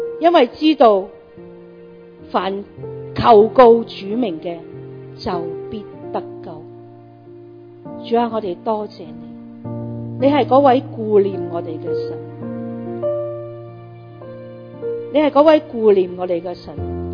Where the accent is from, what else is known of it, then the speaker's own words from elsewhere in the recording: Hong Kong; 2002、2003是我哋香港人都好熟悉嘅沙士